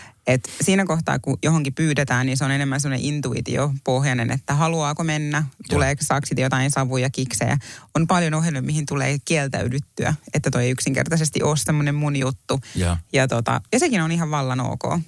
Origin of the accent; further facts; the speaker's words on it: United States; also born or lived in Finland; Mä oon syntynyt Suomessa vaan siksi, että Jenkeissä oli niin kallista synnyttää ja mun äiti halusi synnyttää oman äitinsä lähellä.